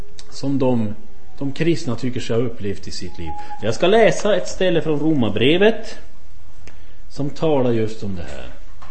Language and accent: Swedish; Sweden; och kommer från Sverige. Jag kommer nu sist ifrån Södertälje-trakten.